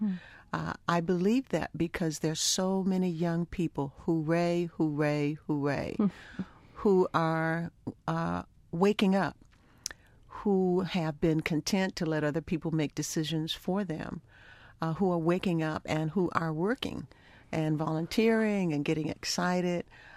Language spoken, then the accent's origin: English; Baltimore, Maryland, United States; I grew up in hurricane territory. Mm-hmm. I grew up in Baltimore. Hurricanes, you know, Hurricane Anna, Camille, they all came right up Chesapeake Bay.